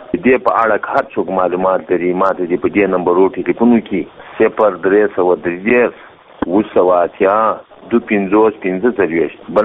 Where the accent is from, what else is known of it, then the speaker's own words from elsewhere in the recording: Logar, Afghanistan; now in Pakistan; زه د لوګر د ولایت د برکی بر ولسوالۍ د حاجي سید امیر کلا اوسېدونکی یم. پیلا زه په پاکستان کې یم.